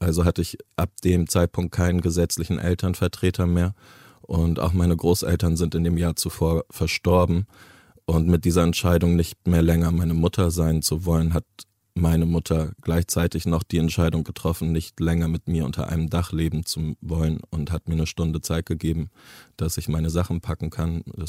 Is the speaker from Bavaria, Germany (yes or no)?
yes; Bavaria, Germany; moved away; Ich bin in Bayern groß geworden und dann sind wir in den Norden gezogen.